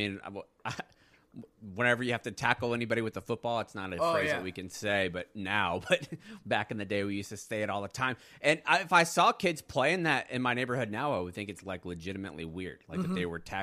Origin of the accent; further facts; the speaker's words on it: Florida, United States; Especially for me, I was from Florida.